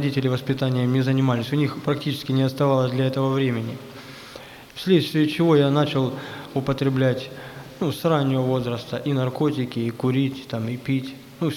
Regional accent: Mykolaiv, Mykolaiv Oblast, Ukraine; Я сам с Украины, города Николаева. Это на побережье Черного моря.

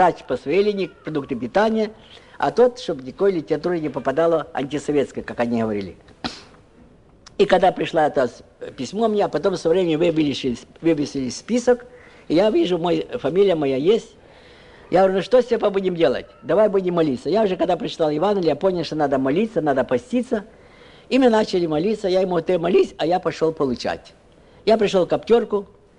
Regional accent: Voznesensk, Mykolaiv Oblast, Ukraine; я родом с Вознесенска, Николаевской области был

